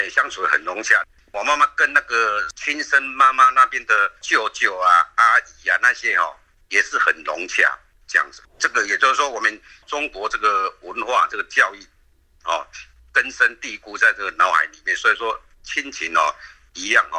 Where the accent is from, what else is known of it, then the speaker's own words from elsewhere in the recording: Taiwan; 我是民国48年，也就是说1959年出生的啊。